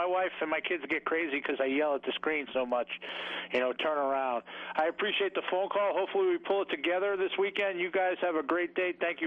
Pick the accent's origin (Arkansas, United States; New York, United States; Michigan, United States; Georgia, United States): New York, United States; Brooklyn; I was born and raised in Brooklyn.